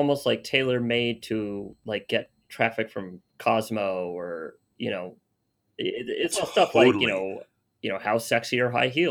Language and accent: English; United States; I'm an American, so I can say ZIRB.